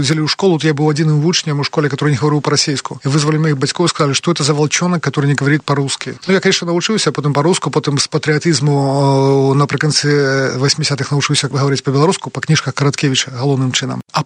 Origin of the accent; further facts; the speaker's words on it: Pinsk, Brest Region, Belarus; born there; прыехаў у вёску, там дзе выхаваўся, хаця я нарадзіўся ў Пінску